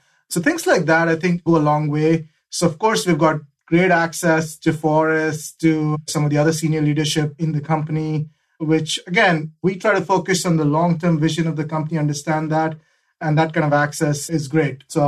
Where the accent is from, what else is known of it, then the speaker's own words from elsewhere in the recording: India; moved away as an adult; now in United States; I grew up in India. I moved to the States in the late 90s to actually do a master's in engineering at University of Virginia.